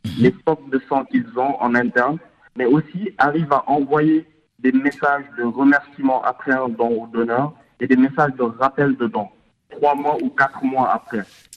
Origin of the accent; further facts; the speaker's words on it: Senegal; moi je suis sénégalais